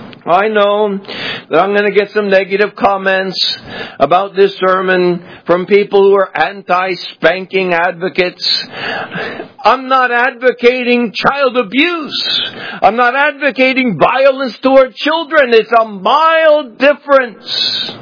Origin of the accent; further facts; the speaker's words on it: Southern United States, United States; I grew up in the South. We were not allowed to use racial slurs in our home.